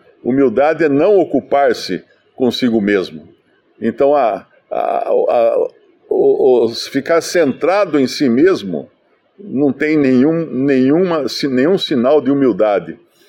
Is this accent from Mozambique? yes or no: no; Brazil; fala português comigo, que eu sou brasileiro, eu não sei falar hebraico